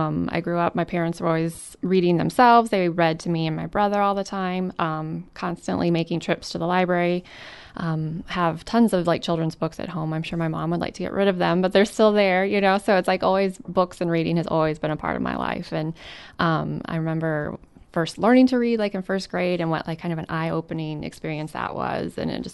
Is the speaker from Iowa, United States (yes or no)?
yes; Spencer, Iowa, United States; I grew up in Spencer, Iowa, which is just about 3 hours north of here. Lived there pretty much my whole life.